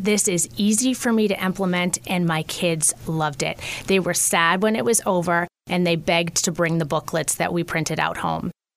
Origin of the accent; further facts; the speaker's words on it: Canton, Massachusetts, United States; I grew up in Canton, Massachusetts.